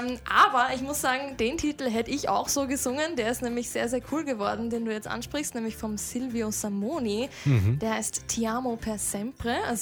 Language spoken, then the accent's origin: German; Austria; bei uns in Österreich